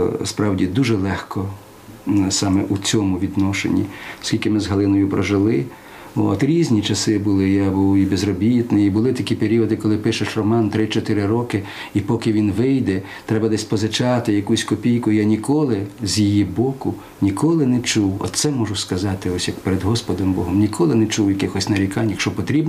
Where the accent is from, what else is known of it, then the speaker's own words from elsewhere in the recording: Svitlovodsk, Kirovohrad Oblast, Ukraine; загинув депутат у моєму рідному Світловодському